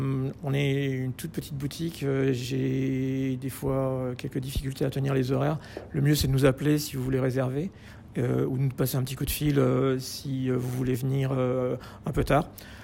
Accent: Auvergne-Rhône-Alpes, France; c'est le fromage j'ai grandi au Cantal.

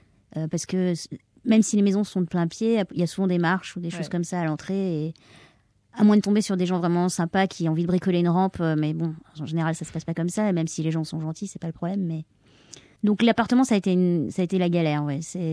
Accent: France; now in Australia; je suis française, je suis une étrangère.

